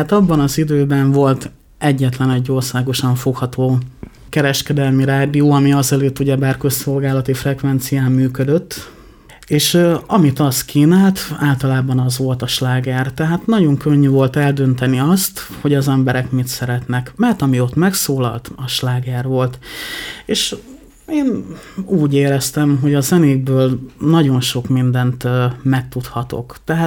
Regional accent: Létavértes, Hajdú-Bihar, Hungary; born there; Létavértesen születtem, ez egy kisváros a romániai határ mellett.

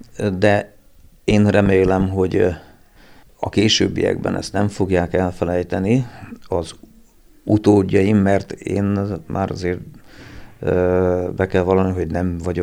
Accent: Szabolcs-Szatmár-Bereg, Hungary; now in Hajdúböszörmény, Hungary; Én Szabolcsból származom, a feleségem tőzsgyökeres hajdúböszörményi, én úgy szoktam viccesen mondani, hogy én ide jöttem férjhez.

